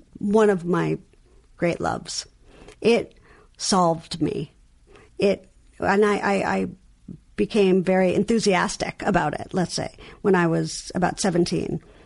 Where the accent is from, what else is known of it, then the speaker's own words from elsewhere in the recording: New York, United States; accent: New York; And I also just heard my New York accent, which I didn't know I had until I said all.